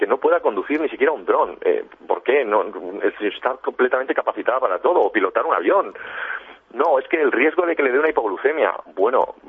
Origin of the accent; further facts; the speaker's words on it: Valencia, Valencian Community, Spain; yo soy valenciano, no soy fallero, no vivo las fallas desde dentro, pero soy valenciano y me gustan las fallas, y aquí en Valencia